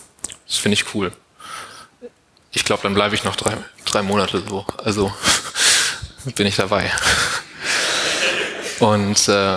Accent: Hamburg, Germany; Hi, ich bin aus Hamburg.

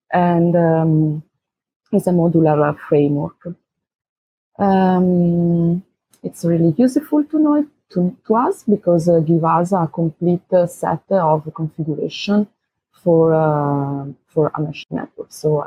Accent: Bologna, Emilia-Romagna, Italy; from Bologna, from Italy.

